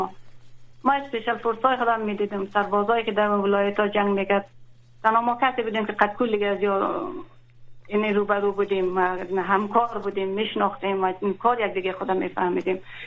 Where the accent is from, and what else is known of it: Afghanistan